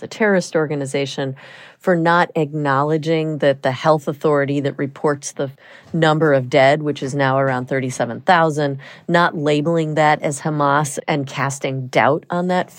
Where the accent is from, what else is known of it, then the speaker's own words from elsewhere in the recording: Toledo, Ohio, United States; I grew up in Toledo, Ohio, and I don't hear my experience of being in a declining small industrial town on NPR much at all.